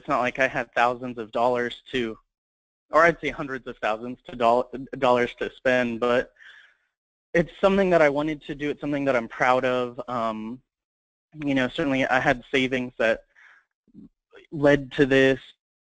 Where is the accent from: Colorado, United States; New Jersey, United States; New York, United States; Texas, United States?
Texas, United States; Houston; I'm from Houston, Texas.